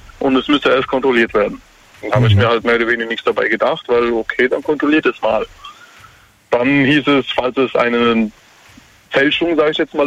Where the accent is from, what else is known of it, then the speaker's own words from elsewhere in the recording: Ketsch, Baden-Württemberg, Germany; Ich komme aus Ketsch, Nähe Schwetzingen.